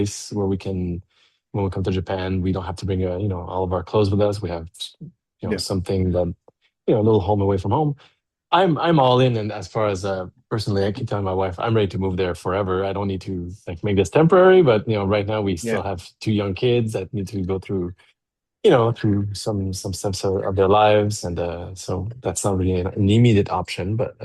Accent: Canada; Well, we're not typical Americans. I'm Canadian, first of all.

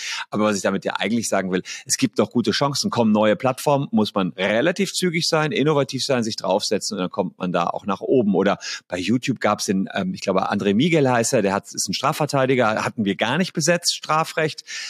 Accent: Gevelsberg, North Rhine-Westphalia, Germany; bei uns in Gevelsberg. Gevelsberg ist da bei Ennepetal, Wuppertal, Hagen.

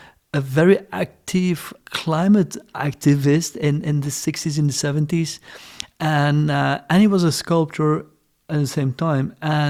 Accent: Brussels, Belgium; English is a second language; also born or lived in Ghent; So I was born in Ghent, and I grew up in more at the countryside, at the coast, and then in Brussels. Mm-hmm. Then we moved to Brussels.

